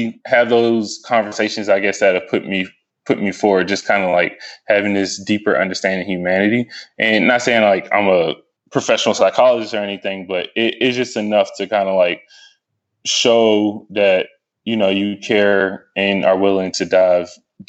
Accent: Stone Mountain, Georgia, United States; also born or lived in Lithonia; I was born and raised in Stone Mountain. I was born in Lithonia. I was born in Crawford Long Hospital.

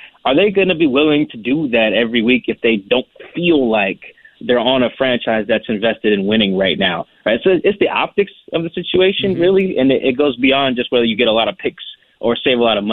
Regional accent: Seattle, Washington, United States; Like, I'm from Seattle, so it's a little bit weird.

